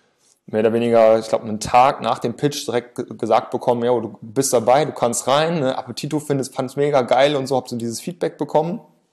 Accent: Osnabrück, Lower Saxony, Germany; born or raised there

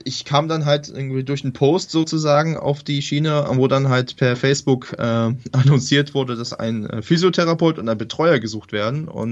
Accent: Gütersloh, North Rhine-Westphalia, Germany; Genau, also ursprünglich komme ich aus Ostwestfalen.

